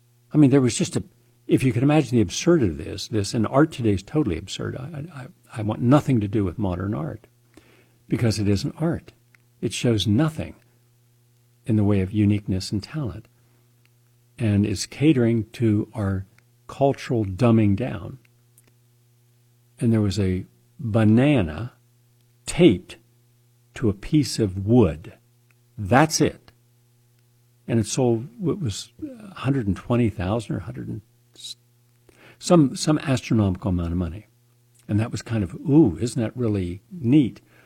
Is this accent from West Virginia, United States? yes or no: yes; West Virginia, United States; I would just say, I'm from West Virginia. I'm just here.